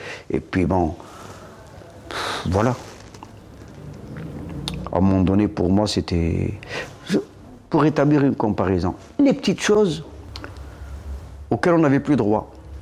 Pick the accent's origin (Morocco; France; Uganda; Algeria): Algeria; je suis algérien